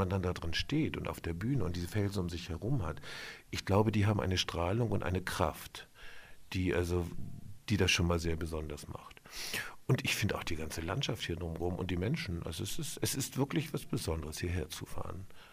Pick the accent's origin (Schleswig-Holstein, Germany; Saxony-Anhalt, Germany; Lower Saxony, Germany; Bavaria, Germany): Schleswig-Holstein, Germany; Eutin; Ich habe letztes Jahr selber in meiner Heimat in Eutin inszeniert